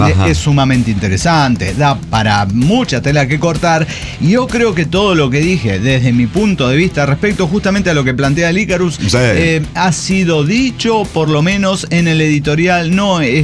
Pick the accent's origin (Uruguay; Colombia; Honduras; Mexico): Honduras; now in Los Angeles, United States; Yo solo soy un hondureño viviendo en Los Ángeles, tierra de naranjas, aguacates y homeless.